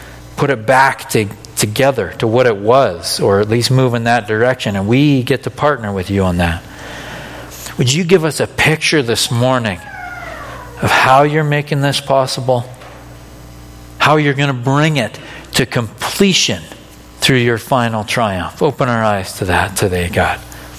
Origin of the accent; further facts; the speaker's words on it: Canada; That's why we got lots of layers, right? We're Canadian.